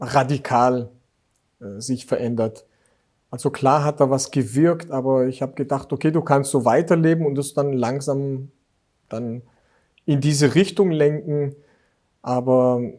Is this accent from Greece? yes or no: yes; Greece; auch in meine Heimat kommt. Das heißt, in Griechenland, ja, ich habe sehr viele und nette Menschen und suchende Menschen kennengelernt.